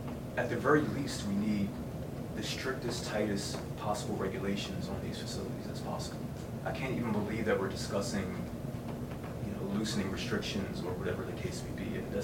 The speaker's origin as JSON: {"language": "English", "town": "Philadelphia", "region": "Pennsylvania", "country": "United States", "said": "And I'm from West Philly, I'm from these communities that are being passed over."}